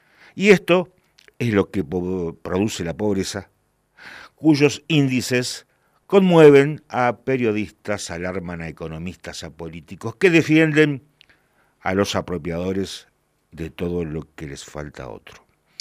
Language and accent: Spanish; Argentina; Tengo todo esto porque soy argentino.